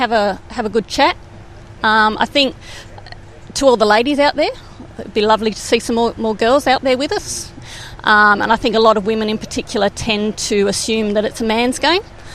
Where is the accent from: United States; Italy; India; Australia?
Australia; New South Wales; I think I came from New South Wales, so down there I was an SES volunteer. But when we moved up here, we were living rural